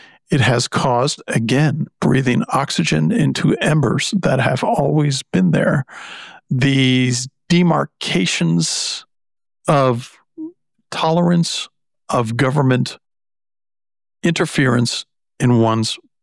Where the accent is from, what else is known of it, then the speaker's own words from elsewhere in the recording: United States; I'm an American. I happen to live in Florida.